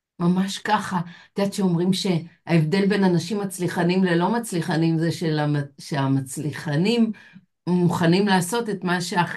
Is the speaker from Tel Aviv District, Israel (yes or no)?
no; Rehovot, Central District, Israel; יש רחוב מאוד מאוד ארוך ברחובות עיר הולדתי שנקרא מנוחה ונחלה.